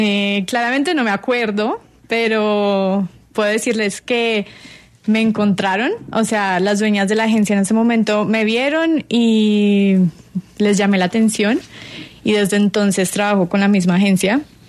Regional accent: Antioquia, Colombia; Sí. Sí, soy paisa.

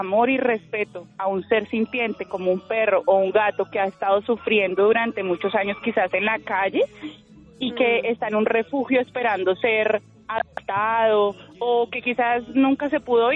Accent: Ibagué, Tolima, Colombia; Yo soy de aquí, de Ibagué, Tolima. Mi mamá es de una comunidad indígena, entonces tengo ese amor por la naturaleza desde mis raíces.

